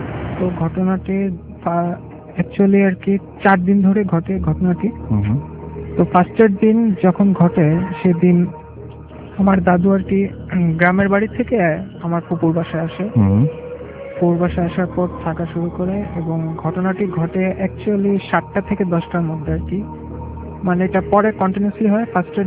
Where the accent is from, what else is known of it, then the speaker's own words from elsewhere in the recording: Dhaka, Dhaka Division, Bangladesh; লালবাগ থেকে আসছি।